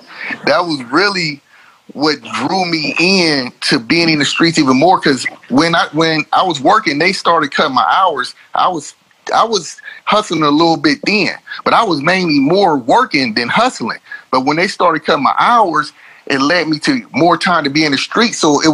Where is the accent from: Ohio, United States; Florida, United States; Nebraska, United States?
Ohio, United States; Youngstown; Well, just growing up in Youngstown, it was, you know, it was hard.